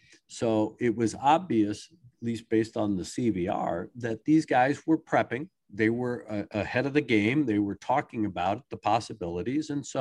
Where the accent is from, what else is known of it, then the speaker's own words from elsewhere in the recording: Maryland, United States; It wasn't that far away. I grew up in Maryland.